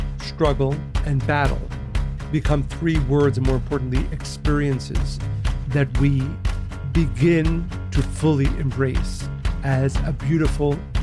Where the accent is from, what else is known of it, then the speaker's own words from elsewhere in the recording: New York, United States; accent: New York; And it's my New York accent.